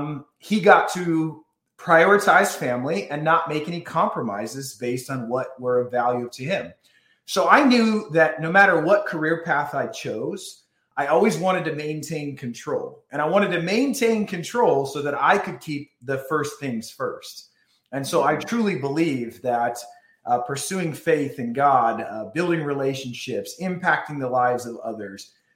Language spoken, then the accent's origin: English; Illinois, United States; I grew up in Illinois. My dad was a general contractor.